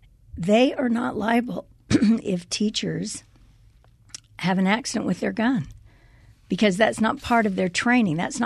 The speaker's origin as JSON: {"language": "English", "region": "the West", "country": "United States", "tie": "born or raised there", "said": "I grew up here in the West. Guns were part of my family, hunting and so on."}